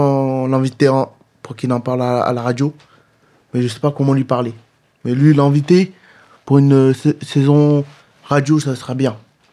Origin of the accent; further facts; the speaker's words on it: Nîmes, Occitanie, France; quand c'était mon enfance à Le Mans et ma naissance, tout mon enfance à Nîmes. Je suis né à Nîmes.